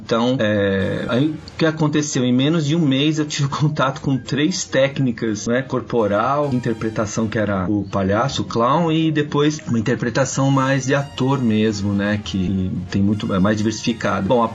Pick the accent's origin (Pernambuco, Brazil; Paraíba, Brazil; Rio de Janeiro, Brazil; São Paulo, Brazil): São Paulo, Brazil; São Bernardo do Campo; eu sou de São Bernardo do Campo